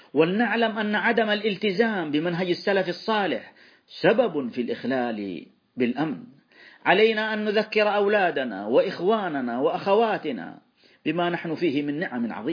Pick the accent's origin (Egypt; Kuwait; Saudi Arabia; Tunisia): Saudi Arabia; فنحن نعيش في بلادنا المملكة العربية السعودية